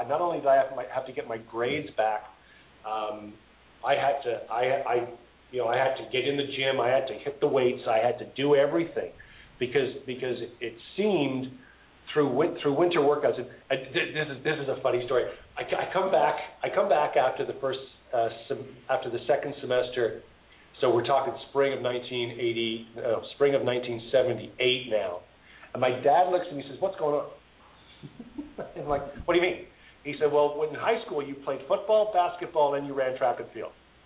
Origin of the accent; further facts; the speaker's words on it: Canada; you are now actually ineligible to play in the CFL as a Canadian until your class graduates in 1981.